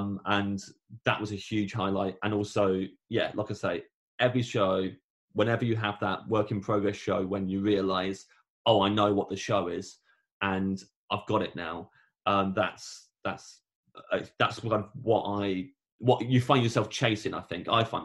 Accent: England, United Kingdom; I'm this English guy doing a very kind of, I've got a very British sense of humor

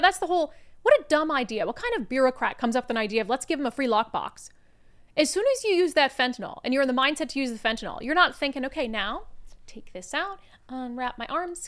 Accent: Texas, United States; before I move back to my hometown in Texas

